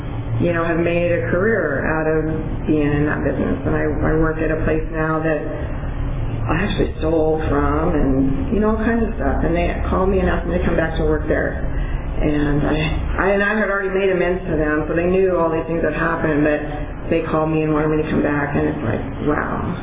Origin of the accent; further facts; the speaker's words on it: Portugal; And I'm from Portugal. I grew up, born and raised in Portugal. I still live in Portugal. Moved away, came back, moved away, came back, and I'm still there.